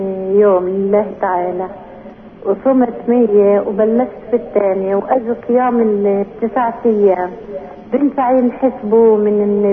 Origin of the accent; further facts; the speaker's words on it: Beitunia, Ramallah and al-Bireh Governorate, Palestine; من بتونيا.